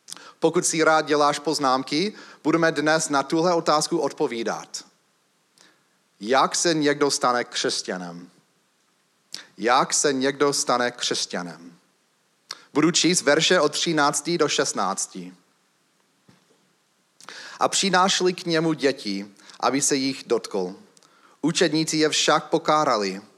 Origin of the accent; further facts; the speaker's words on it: Chicago, Illinois, United States; Vyrůstal jsem v Chicagu